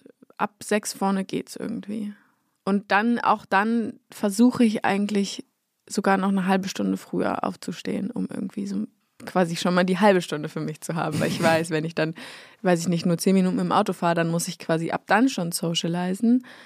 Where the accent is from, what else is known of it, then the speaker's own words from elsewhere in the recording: Berlin, Germany; moved away as an adult; now in Munich, Germany; seit meinem 6. Monatslebens, ja, bin ich hier. Deswegen, ich war immer so, ich bin nicht in München geboren, ich bin Berlinerin. Und jetzt bin ich lustigerweise quasi zurück zu den Wurzeln gekehrt.